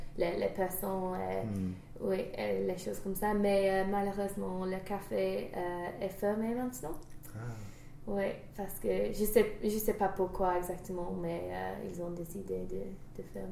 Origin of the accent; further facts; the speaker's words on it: South East England, United Kingdom; French is a second language; il y a des jumelles qui viennent de Kent et moi je viens de Kent aussi.